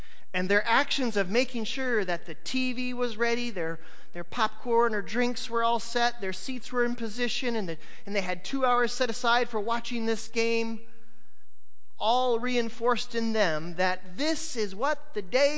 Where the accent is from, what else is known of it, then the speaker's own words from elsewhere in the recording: Michigan, United States; I grew up in Michigan, and there the Thanksgiving holiday has some unfortunate connections.